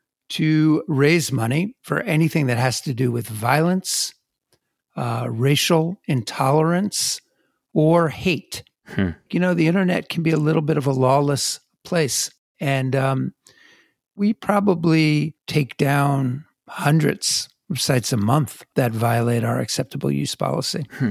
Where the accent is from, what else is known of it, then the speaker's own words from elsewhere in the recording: New Jersey, United States; But then, you know, I come from New Jersey, as you know.